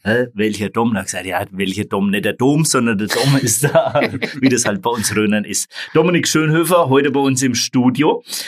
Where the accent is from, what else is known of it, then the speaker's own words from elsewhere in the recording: Burkardroth, Bavaria, Germany; aus meiner Heimatgemeinde, aus dem Großraum Burkhardt-Roth.